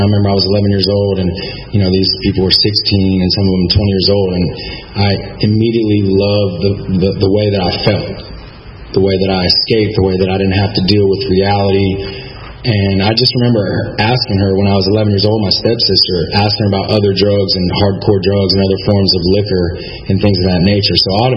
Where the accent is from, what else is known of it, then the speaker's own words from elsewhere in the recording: Atlanta, Georgia, United States; born there; I was born on September 8th, 1983, right here in Atlanta, Georgia, Northside Hospital.